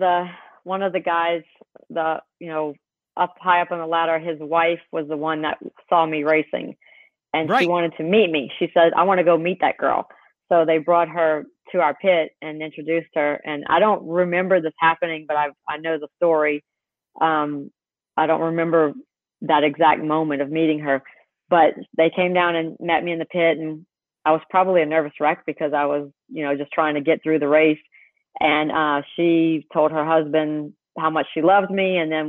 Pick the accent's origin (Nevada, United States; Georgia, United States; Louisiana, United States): Louisiana, United States; accent: Cajun; I said, I'm from Louisiana, but I race Pro Stock motorcycles in the NHRA Winston drag racing